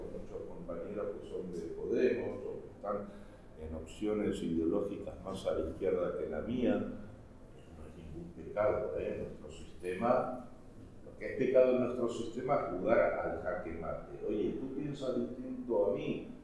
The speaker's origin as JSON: {"language": "Spanish", "country": "Spain", "said": "pero soy español y europeo"}